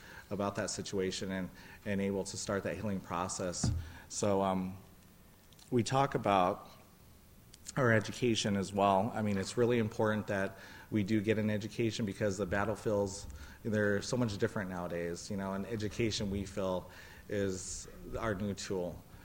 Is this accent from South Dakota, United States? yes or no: yes; Pine Ridge, South Dakota, United States; I'm from Pine Ridge, so we dealt with the Wounded Knee Massacre just over 100 years ago, and we are still hurting from that.